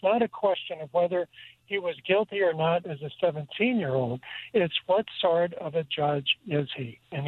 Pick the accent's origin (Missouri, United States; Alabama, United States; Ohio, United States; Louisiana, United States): Missouri, United States; I want to say I am from Missouri